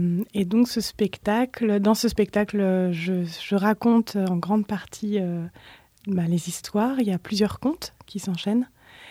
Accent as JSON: {"language": "French", "town": "Fontainebleau", "region": "Île-de-France", "country": "France", "said": "Moi je viens du côté de Fontainebleau"}